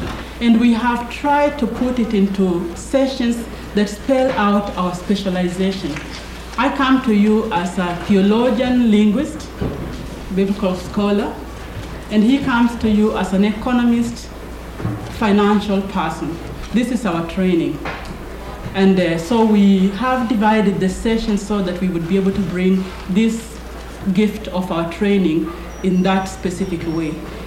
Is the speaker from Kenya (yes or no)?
yes; Kenya; We come from Kenya, and we think you all have accents.